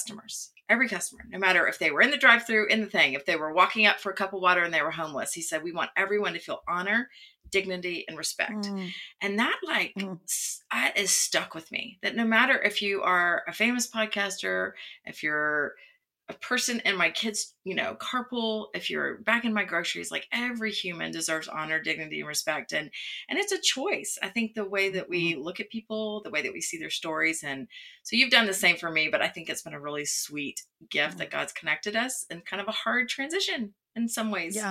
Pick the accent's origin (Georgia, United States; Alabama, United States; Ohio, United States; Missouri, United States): Georgia, United States; Atlanta; And even though growing up in Atlanta, it's such a huge brand, it did not dawn on me to apply there.